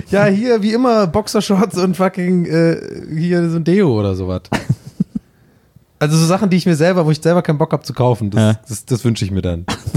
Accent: Baden-Württemberg, Germany; born or raised there

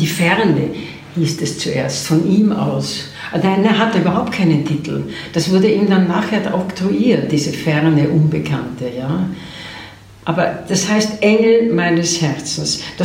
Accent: Vienna, Austria; ich bin eine Wienerin.

